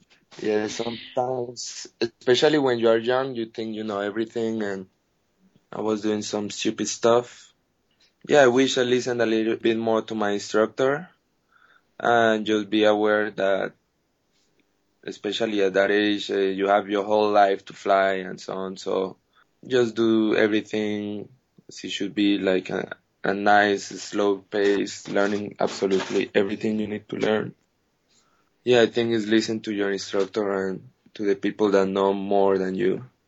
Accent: Colombia; English is a second language; now in Interlaken, Switzerland; I'm from Colombia. I fly for England and I live in Switzerland. Yeah, I'm a tandem pilot in Interlaken

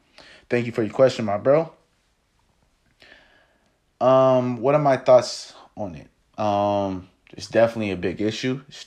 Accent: Columbus, Ohio, United States; I'm from Columbus, y'all. Let me be technical. I'm from the suburbs of Columbus.

